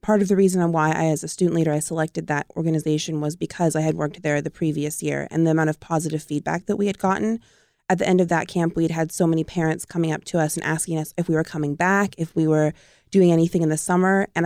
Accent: Madera, California, United States; Well, I'm from Madera, born and raised.

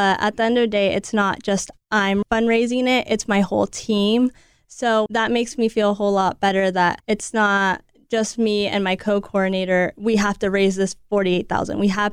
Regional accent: Los Alamos, California, United States; now in Fresno, United States; So I am not from the Central Valley. I'm actually from the Central Coast, okay, a small town in the middle of the Santa Barbara County called Los Alamos. I moved up here to study speech language pathology

